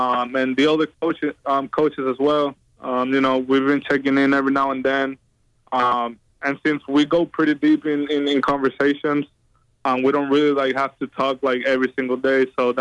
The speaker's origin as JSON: {"language": "English", "country": "Puerto Rico", "lives_now": "United States", "said": "when I came here to the States, you know, I'm from Puerto Rico"}